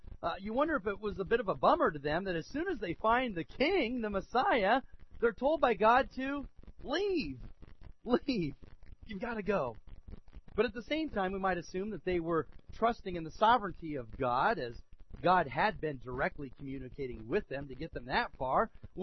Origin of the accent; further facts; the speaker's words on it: Piedmont, California, United States; growing up in Piedmont near Oakland there